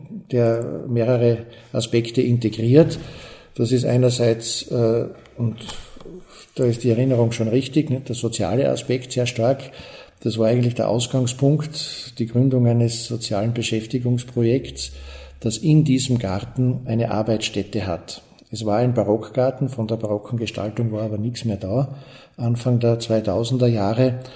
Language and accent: German; St. Lambrecht, Styria, Austria; weil ich ja ein gebürtiger St. Lambrechter bin, also da auch aufgewachsen bin und das Haus so als Ministrant und Jugendlicher auch schon kennengelernt habe